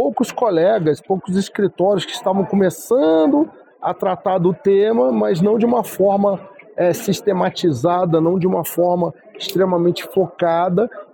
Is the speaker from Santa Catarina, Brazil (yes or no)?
no; Rio de Janeiro, Brazil; born there; Lá no Rio de Janeiro, eu vim de uma família do Norte Fluminense, mas eu nasci na cidade do Rio de Janeiro, na capital.